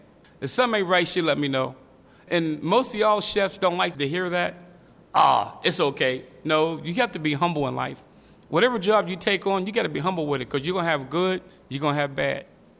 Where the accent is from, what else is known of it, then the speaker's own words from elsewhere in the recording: Braddock, Pennsylvania, United States; I was born in Braddock, Pennsylvania. I grew up with my grandmother, and she was very strict on me, very strict.